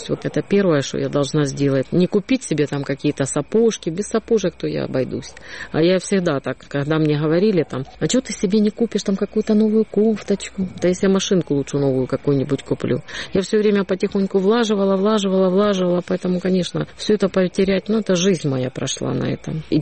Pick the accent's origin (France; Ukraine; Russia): Ukraine; Odesa, Odesa Oblast; а мы непонятно вообще, как вот одесситы, да.